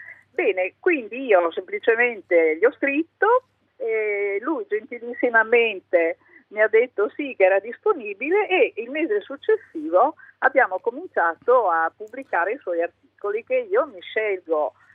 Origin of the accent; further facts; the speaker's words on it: Friuli-Venezia Giulia, Italy; now in Trieste, Italy; sono friulana e quindi conosco bene, devo dire la verità, tutta la storia della cucina del Friuli, però abito da tantissimi anni a Trieste